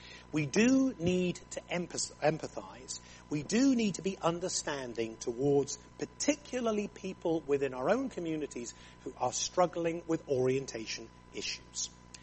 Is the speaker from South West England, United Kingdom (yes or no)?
yes; Plymouth, South West England, United Kingdom; I'd been born and raised in Plymouth, and the only foreigners in Plymouth were the Cornish in the 1970s.